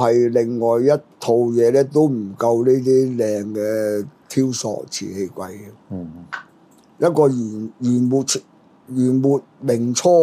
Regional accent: China; 但我哋中國人好少捨得使呢筆錢嘅，知唔知啊？

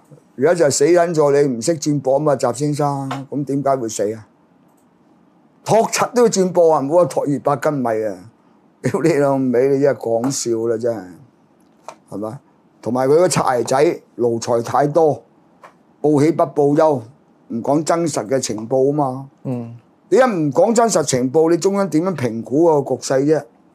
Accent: China; 我哋作为中国人咧系有责任

